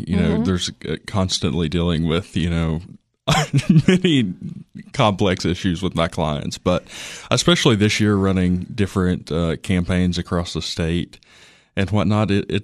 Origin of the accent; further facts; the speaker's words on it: Livingston, Tennessee, United States; I'm from Livingston.